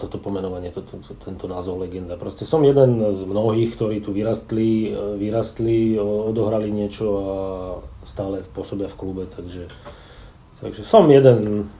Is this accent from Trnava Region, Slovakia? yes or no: no; Žilina, Žilina Region, Slovakia; Ja som sa narodil v Žiline, začal som hravať futbal v Žiline